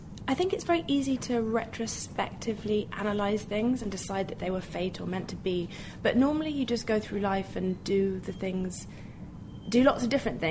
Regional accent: London, United Kingdom; because I grew up in London and...

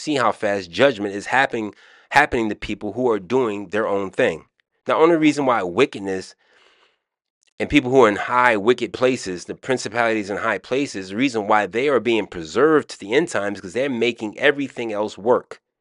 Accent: Maryland, United States; accent: Maryland; I'm showing my Maryland accent.

